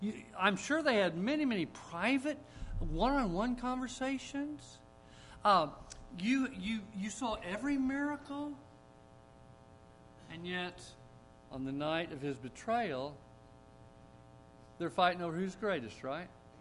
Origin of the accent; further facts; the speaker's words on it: Kansas, United States; I was raised in the church. And I was raised in Kansas, and we were taught a works-oriented salvation.